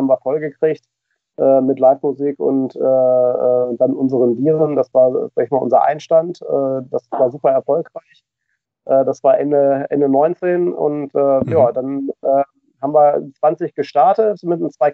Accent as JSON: {"language": "German", "town": "Hanover", "region": "Lower Saxony", "country": "Germany", "said": "wir kommen ja aus dem Bereich von Hannover, in Hannover"}